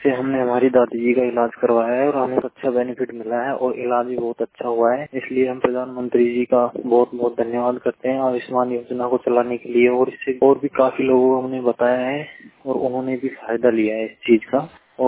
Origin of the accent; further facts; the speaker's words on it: Pada, India; अलवर जिले से राजगढ़ ब्लॉक से बात कर रहा हूँ। पाड़ा मेरा गांव है।